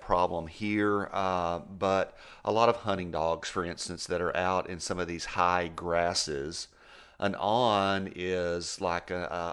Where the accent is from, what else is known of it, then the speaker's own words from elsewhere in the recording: Texas, United States; So growing up in Texas, we would have sticker wars.